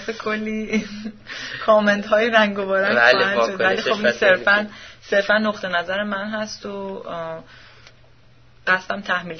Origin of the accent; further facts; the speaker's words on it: Iran; born there; همین که ما در کشوری مثل ایران به دنیا آمدیم